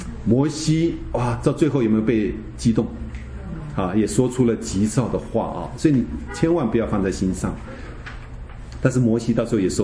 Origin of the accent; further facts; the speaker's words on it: China; 我们中国人这样说哈。